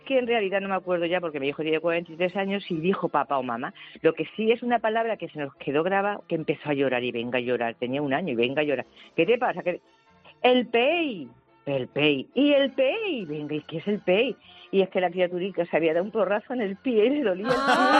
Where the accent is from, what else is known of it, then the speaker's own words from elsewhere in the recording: Valdepeñas, Castilla-La Mancha, Spain; moved away as an adult; De Valdepeñas.